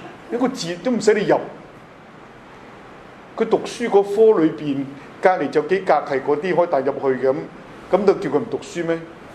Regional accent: China; 我即係大聲解嗌話我從中國嚟啫

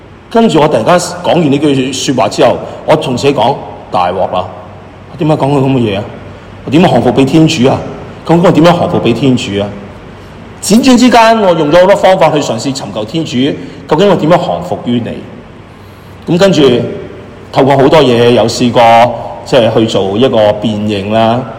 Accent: Toronto, Ontario, Canada; 我是来自加拿大的多伦多的，

